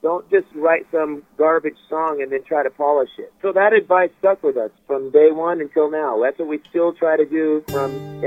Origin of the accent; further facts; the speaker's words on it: California, United States; lived in the Bay Area of San Francisco, Northern California, and that's basically where we're from. We're from Northern California up in the sticks of Sacramento.